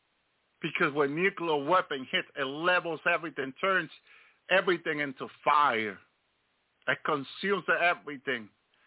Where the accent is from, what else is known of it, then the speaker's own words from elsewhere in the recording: New Jersey, United States; I grew up in New Jersey. And I used to look like to New York, look at those, the Empire State Building, the Twin Tower.